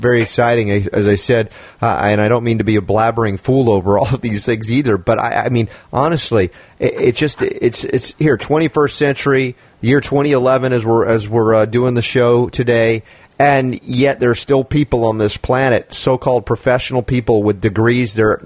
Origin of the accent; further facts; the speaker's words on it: United States; because, you know, I'm thinking I'm an American. I like America.